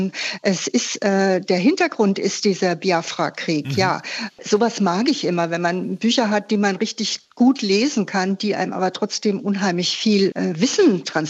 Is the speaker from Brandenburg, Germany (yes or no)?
no; Munich, Bavaria, Germany; born there; ich bin nämlich in München geboren und finde das deshalb besonders sympathisch